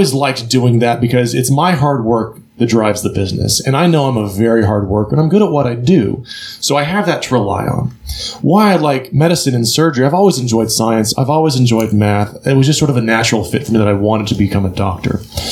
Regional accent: Spring, Texas, United States; now in The Woodlands, United States; So I am from Spring originally, and my high school sweetheart, who I went on to marry, we've always wanted to be up here in the Woodlands.

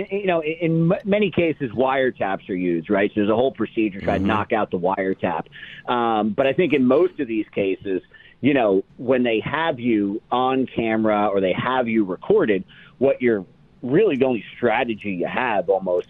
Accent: New Jersey, United States; So for about 10 years, I was a gang and organized crime lawyer in New Jersey, my home state

